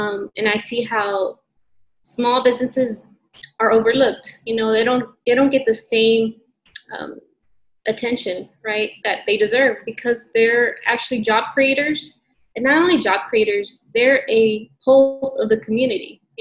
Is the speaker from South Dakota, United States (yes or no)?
no; Dallas, Texas, United States; now in Duncanville, United States; a proud Oak Cliffian turned Duckingville resident. I called Oak Cliff my home during my childhood